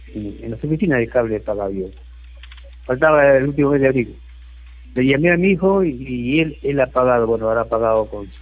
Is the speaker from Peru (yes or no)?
yes; Los Olivos, Lima, Peru; yo soy de Los Olivos, mi hijo de Trujillo.